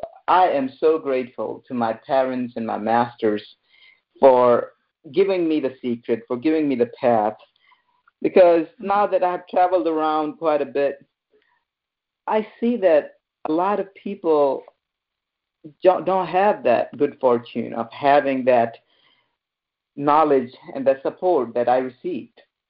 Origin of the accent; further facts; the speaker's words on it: Uttarakhand, India; coming to Rishikesh, coming to Josimath. You know, these are the areas where I grew up in the Himalayas.